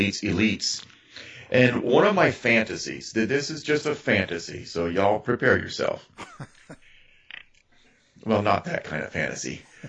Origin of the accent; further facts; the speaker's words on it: Arizona, United States; And I'm from Arizona.